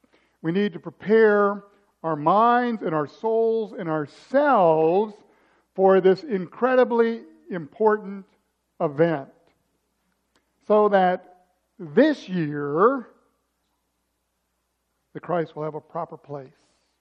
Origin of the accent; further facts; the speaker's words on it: Missouri, United States; also born or lived in Atlanta; Now, in those years when we lived in Atlanta, because where I grew up is in Missouri, it was an even longer day.